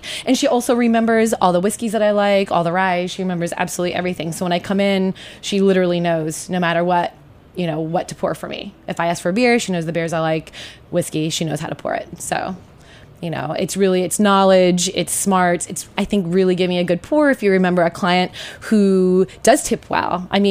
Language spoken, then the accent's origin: English; West Coast, United States; because I am from the West Coast, there's a very specific pour that I like on my beers.